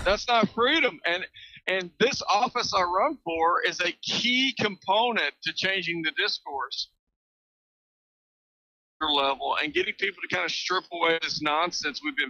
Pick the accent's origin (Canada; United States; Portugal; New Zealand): United States; Texas; I don't care. I'm a Texan.